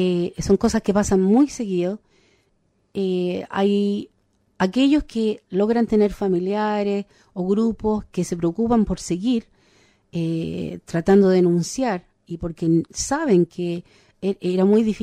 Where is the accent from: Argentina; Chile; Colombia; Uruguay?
Chile; como ya conocemos esta historia, los que somos chilenos